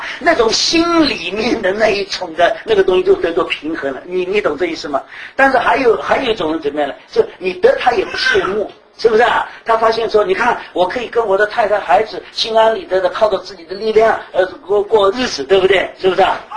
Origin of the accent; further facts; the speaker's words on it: Shanghai, China; 像我们上海人是打肿脸充胖子的人呢